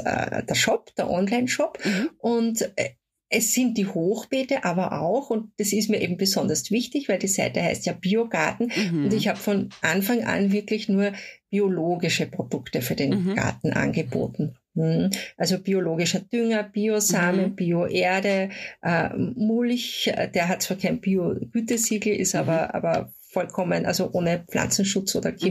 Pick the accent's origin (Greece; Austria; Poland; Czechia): Austria; Lower Austria; Also ich bin in einem Haus aufgewachsen in Niederösterreich, so circa 20 Kilometer von Wien entfernt